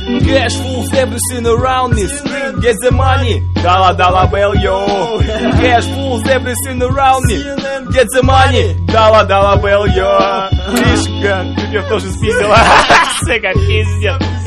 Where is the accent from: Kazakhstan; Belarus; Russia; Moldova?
Kazakhstan; Вы знаете, что мы из Казахстана, да?